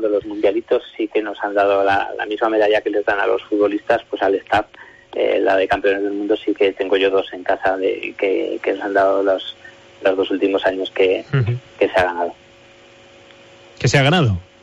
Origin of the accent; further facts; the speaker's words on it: Huesca, Aragon, Spain; ahí es bastante sabido que soy de Huesca y todo el mundo me ubica perfectamente como el de Huesca.